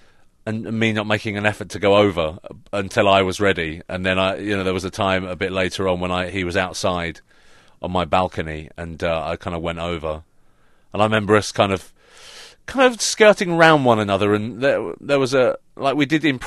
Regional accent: United Kingdom; We didn't hide it, you know. We are British. We're British filmmakers.

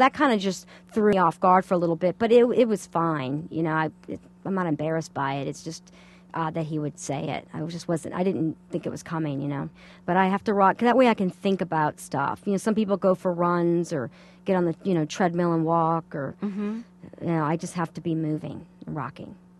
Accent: the South, United States; I grew up in the South, and there were hospitality shows that I was obsessed

